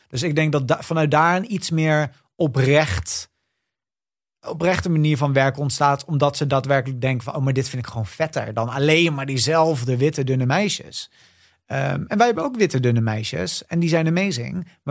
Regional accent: Montfoort, Utrecht, Netherlands; Ik ben opgegroeid in Montfort, een beetje als the only gay in the village. Het is een soort kleine dorp in de buurt van Woerden.

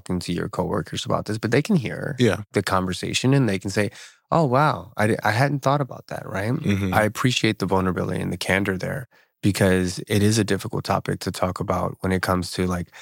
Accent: New Jersey, United States; I was raised in South Jersey, Philadelphia area, not far from Virginia.

